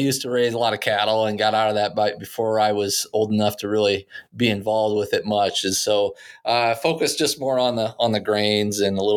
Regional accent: Royal, Iowa, United States; You're forgiven if you're not familiar with Royal. I think last population census, there was about 400 people there. So small town in northwest Iowa.

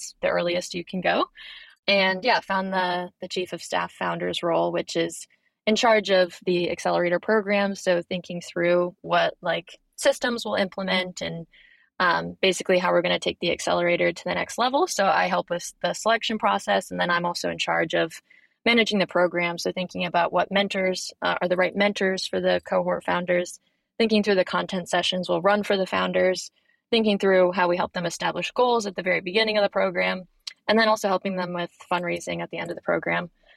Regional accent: Michigan, United States; I'm American, if you can't tell from the accent, and I'm originally from Michigan. I'm from like a small farm town. Grew up in Michigan.

